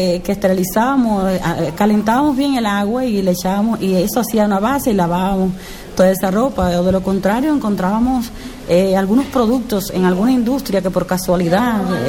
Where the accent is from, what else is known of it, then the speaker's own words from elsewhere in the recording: Cuba; En mi pueblo se llamaba, en la radio, teníamos un programa donde se llamaba a todo a sembrar, y sembrábamos hortalizas, y sembrábamos, porque en Cuba, como todo se recibía de la Unión Soviética, no teníamos costumbre de la agricultura.